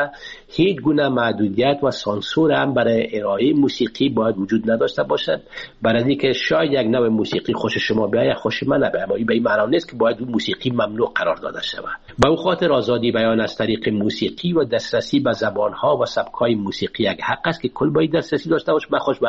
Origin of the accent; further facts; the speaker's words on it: Afghanistan; من اولین افغان هستم که تا سطح دکترا آموزش دیدم در رشته موسیقی